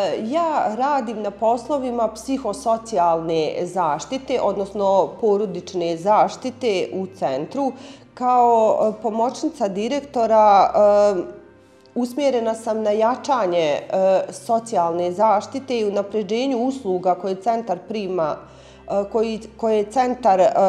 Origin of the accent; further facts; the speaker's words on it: Zenica, Federation of Bosnia and Herzegovina, Bosnia & Herzegovina; also born or lived in Brčko; Nakon par godina, otac je rođeni Zeničanin, on se ponovo vratio u Zenci, a i mi zajedno s njim. I otac sam ja ovdje u Zenci, živim, radim, studiram